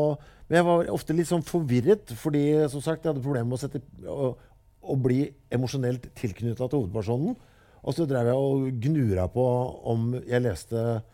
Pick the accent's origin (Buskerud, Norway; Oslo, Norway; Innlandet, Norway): Oslo, Norway; jeg vokste opp på Oslo selv, og det var mye sleng liksom.